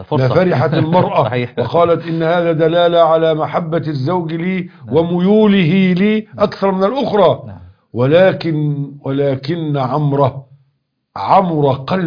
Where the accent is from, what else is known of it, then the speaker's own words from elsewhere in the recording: Cairo, Cairo Governorate, Egypt; عندنا في القاهرة.